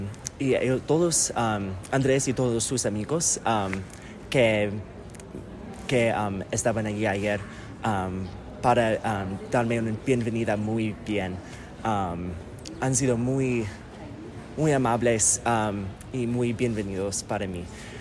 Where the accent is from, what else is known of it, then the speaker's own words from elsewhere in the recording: United States; sino solamente los Estados Unidos, de donde soy yo